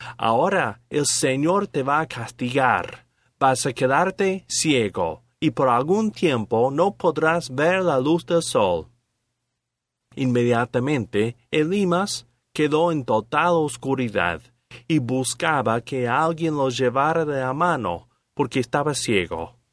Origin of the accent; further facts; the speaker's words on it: United States; En mi país, en Estados Unidos, actualmente existe un falso profeta